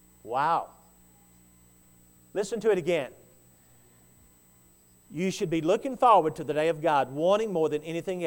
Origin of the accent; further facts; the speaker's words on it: Hendersonville, Tennessee, United States; Well, I'm from Tennessee, Hendersonville. It's the home of … just right outside of Nashville.